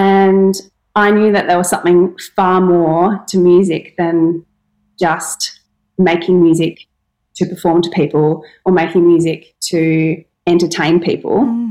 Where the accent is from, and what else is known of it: Brisbane, Queensland, Australia; born or raised there